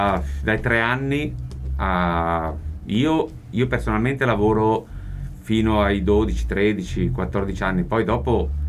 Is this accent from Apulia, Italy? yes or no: no; Lombardy, Italy; Siamo nati perché io, che sono lombardo